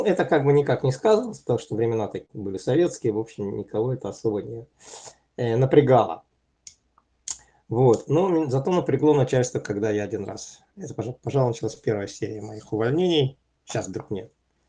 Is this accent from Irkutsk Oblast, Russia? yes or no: no; Moscow, Russia; потому что сам я из Москвы.